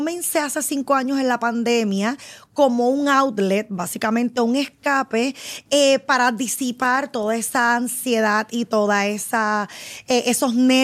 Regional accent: Puerto Rico; que yo soy de aquí, que HPR es otra cosa

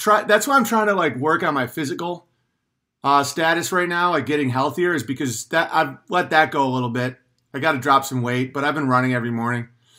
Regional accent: New York, United States; I'm from Northern New York, you know? That's what we do. Because it's true. The town I'm from, that's what you do.

